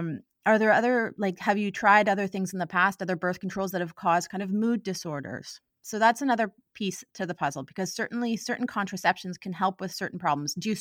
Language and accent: English; Ottawa, Ontario, Canada; And I am originally from Ottawa, in fact